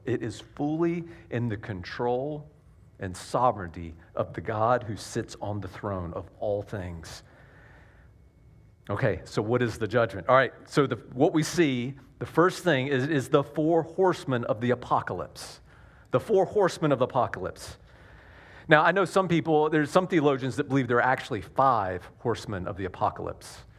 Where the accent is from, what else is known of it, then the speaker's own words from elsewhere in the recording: the South, United States; accent: Southern; my southern accent comes out when I say wheels or will.